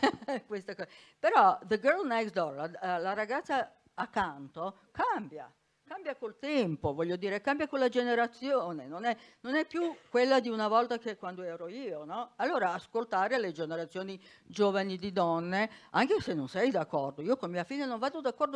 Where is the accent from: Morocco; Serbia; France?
Serbia; suo amante va a fare la guerra in Serbia, che è il mio paese